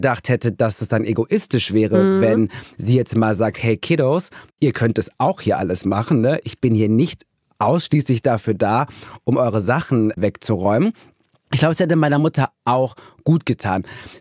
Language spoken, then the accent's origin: German; North Rhine-Westphalia, Germany; Ich komme ja auch aus dem Ruhrgebiet, ne?